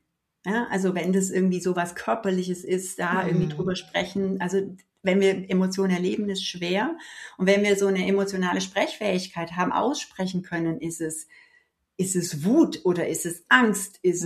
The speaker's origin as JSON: {"language": "German", "country": "Germany", "said": "Ja, also wo ich herkomme, ist so eher das Rand des Allgäus. Okay. Also es ist nicht krass bergig, aber es ist hügelig genug"}